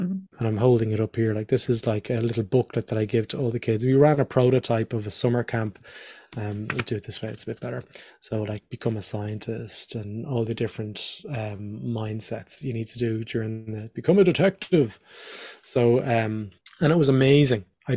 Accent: Ireland; This is why we'd speak to each other, because he's Irish and I'm Irish.

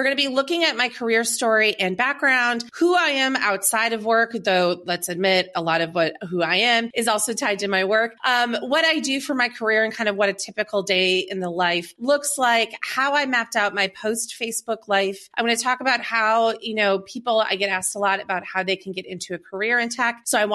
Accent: Green Bay, Wisconsin, United States; moved away; I'm the only one that escaped from there, but I grew up in Green Bay. I went to Bayport High School, which is just outside of the city.

